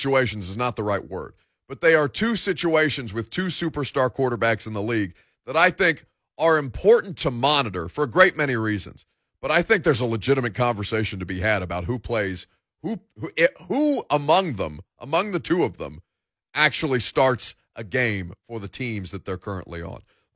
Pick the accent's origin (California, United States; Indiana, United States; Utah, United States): Indiana, United States; now in Nashville, United States; I'm from Indiana. I'm not a Colts fan. I live in Nashville.